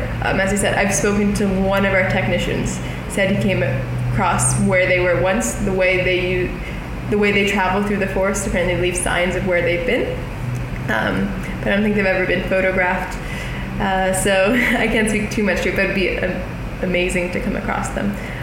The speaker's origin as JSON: {"language": "English", "country": "United States", "lives_now": "Indonesia", "said": "No, I'm not from Indonesia. I'm a citizen of the United States, but I live in Indonesia now."}